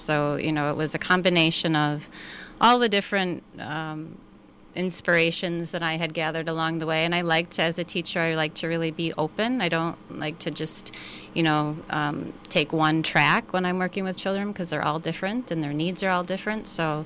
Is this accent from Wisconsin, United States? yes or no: yes; La Crosse, Wisconsin, United States; I grew up in La Crosse, Wisconsin, and I feel like I, in some ways, coming full circle, my childhood was filled with playing outside.